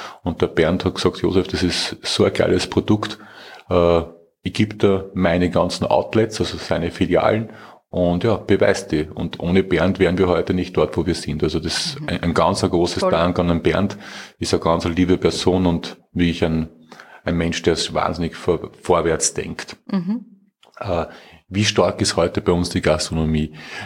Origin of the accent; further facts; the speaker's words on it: Austria; weil ich bin ja Österreicher, ich lebe ja